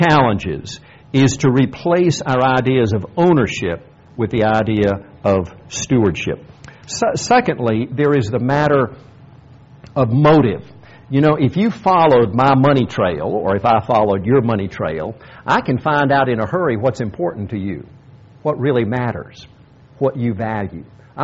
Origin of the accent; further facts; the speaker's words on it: South Korea; When I was growing up in Korea, sometimes we'd play in the rice paddies and in the creeks